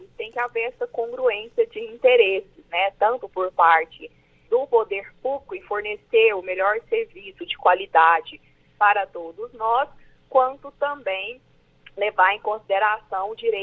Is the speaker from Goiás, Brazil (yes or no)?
yes; Goiânia, Goiás, Brazil; Isso, sou de Goiânia, falo com vocês aqui de Goiânia.